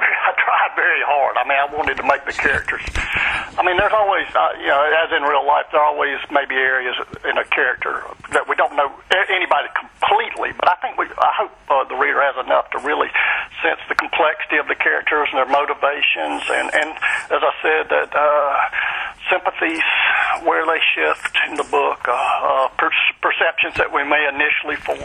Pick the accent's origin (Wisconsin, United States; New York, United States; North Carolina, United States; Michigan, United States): North Carolina, United States; as I grew up in Western North Carolina, I'm sure true of rural areas in a lot of the United States